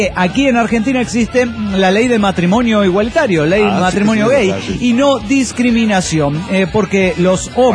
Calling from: Tultitlán, State of Mexico, Mexico; monitorista de Tultitlán.

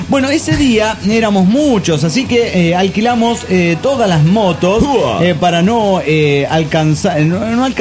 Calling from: Tarija, Bolivia; de Tarija, Bolivia.

